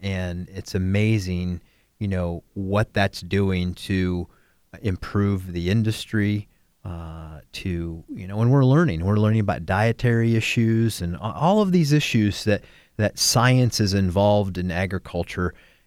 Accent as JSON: {"language": "English", "town": "Montpelier", "region": "Ohio", "country": "United States", "tie": "born or raised there", "said": "Well, as you know, I grew up in Montpelier, Ohio, which is a very rural community."}